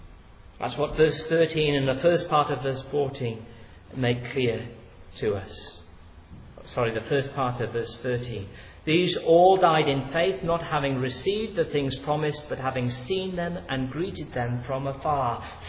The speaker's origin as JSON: {"language": "English", "region": "Wales", "country": "United Kingdom", "tie": "born or raised there", "said": "where I grew up in Wales, there was about that much sand on the seashore."}